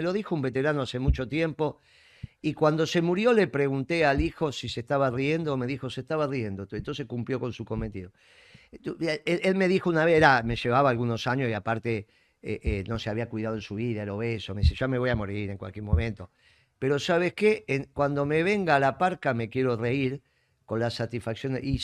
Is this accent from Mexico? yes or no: no; Argentina; nosotros, vos y yo, somos argentinos y bien nacionalistas